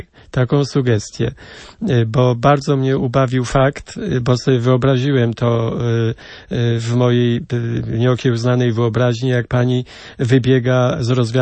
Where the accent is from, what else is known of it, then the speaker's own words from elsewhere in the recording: Krosno Odrzańskie, Lubusz Voivodeship, Poland; Natomiast ziemia lubuska, ja pochodzę z Krosna Odrzańskiego, przepięknego miasta położonego na Błoniach nad Odrzańskich.